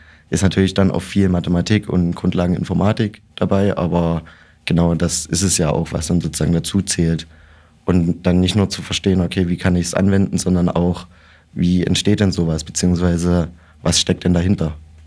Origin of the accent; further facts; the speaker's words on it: Dresden, Saxony, Germany; ich komme aus Dresden von der Sportschule